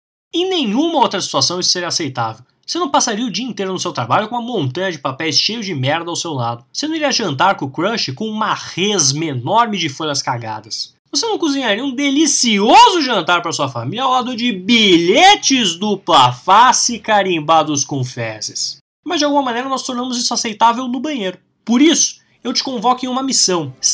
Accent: Dallas, Texas, United States; Portuguese is a second language; Eu sou de Dallas, no Texas, nos Estados Unidos.

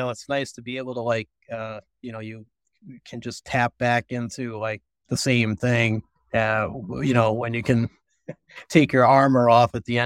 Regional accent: Burlington, Massachusetts, United States; I grew up in Burlington, Massachusetts, went to Merrimack College, where I studied business, with a concentration in entrepreneurship.

